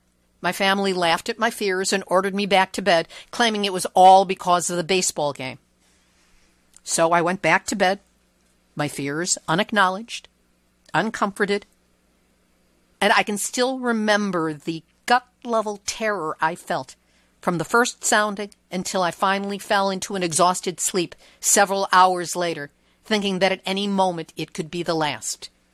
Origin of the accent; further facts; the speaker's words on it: Chicago, Illinois, United States; When I was 9 years old, growing up in Chicago in the 50s